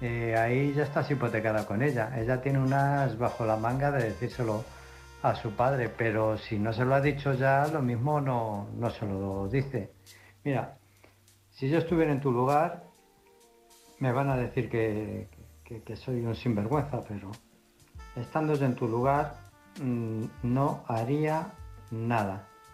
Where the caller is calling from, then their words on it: Illescas, Castilla-La Mancha, Spain; de Illescas.